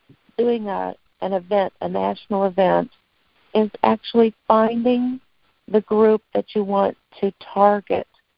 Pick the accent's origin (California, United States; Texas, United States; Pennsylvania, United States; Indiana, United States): Indiana, United States; I'm a compulsive debtor. I'm from Indiana.